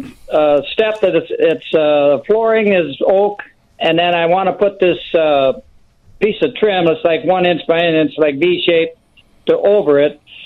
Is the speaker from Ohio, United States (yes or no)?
no; Rock Falls, Illinois, United States; Rock Falls, Illinois.